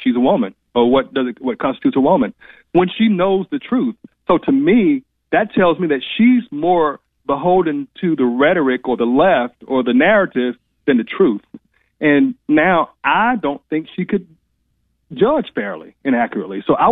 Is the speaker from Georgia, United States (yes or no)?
yes; Atlanta, Georgia, United States; also born or lived in Macon; I was born in Macon but raised in Metro Atlanta, and you know, that gives me a unique perspective on the state of Georgia.